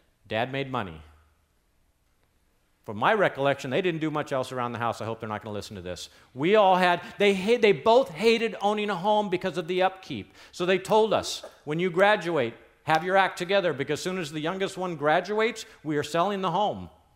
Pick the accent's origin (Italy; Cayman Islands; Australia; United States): United States; Escondido, California; My particular banking experience was the first Bureau Bank of Escondido. I grew up in Escondido.